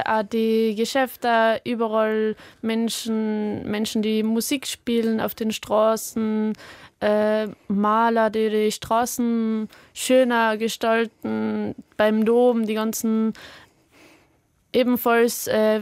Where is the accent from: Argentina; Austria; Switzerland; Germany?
Austria; Tyrol; Aus Österreich, aus Tirol.